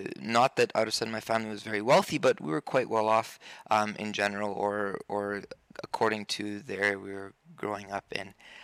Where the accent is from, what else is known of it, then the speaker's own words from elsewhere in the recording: Spanish Lookout, Cayo District, Belize; Yeah, so I was born here in Spanish Lookout, which is a small little community. So Belize is a country of about 300 to 400,000 people. The town we grew up in is about 2,000 people.